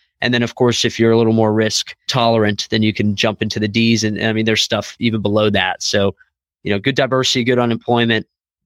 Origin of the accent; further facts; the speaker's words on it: Clearwater, Florida, United States; now in Birmingham, United States; I grew up in Florida, so Clearwater, Tampa area, you know, shout out the 727.